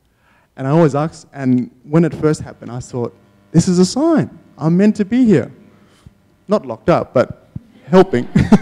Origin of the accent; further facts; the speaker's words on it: Broome, Western Australia, Australia; Growing up in Broome, you're very isolated. So it's like you're hidden away from the world. And even moving down here was scary, but then I adjusted.